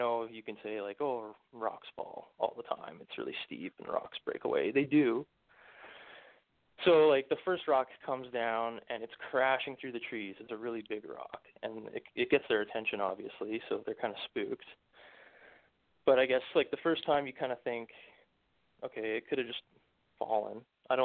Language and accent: English; Alberta, Canada; also born or lived in Saskatchewan; I am Canadian. Yeah. Born in Saskatchewan, but raised in Alberta most of my life.